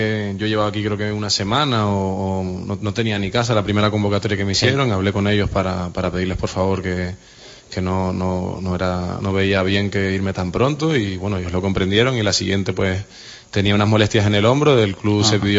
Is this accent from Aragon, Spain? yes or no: no; Tenerife, Canary Islands, Spain; Sí, nosotros somos de Tenerife y allí está mi padre, mi hermano